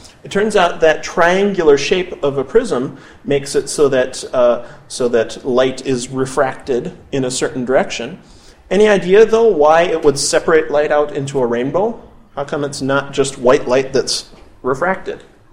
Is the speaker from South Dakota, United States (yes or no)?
yes; Sioux Falls, South Dakota, United States; I grew up in Sioux Falls, South Dakota, across down by the southeast corner of Minnesota.